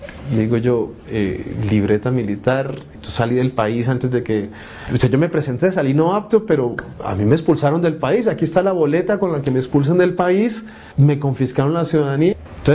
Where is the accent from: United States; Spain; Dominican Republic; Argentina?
United States; Spanish is a second language; moved away as an adult; now in Colombia; Yo como norteamericano solicité para venir a Colombia, como profesor norteamericano